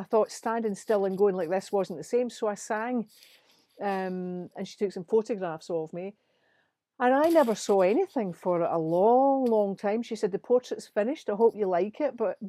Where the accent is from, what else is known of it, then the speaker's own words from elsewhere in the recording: Scotland, United Kingdom; I'm an older woman, I'm a lesbian, I'm Scottish, so, you know, I'm a singer.